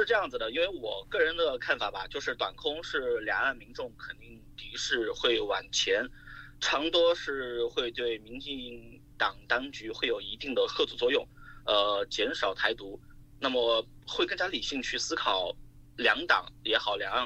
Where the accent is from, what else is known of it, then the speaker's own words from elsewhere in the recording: Hunan, China; 我简单介绍一下吧，我是湖南人，大陆人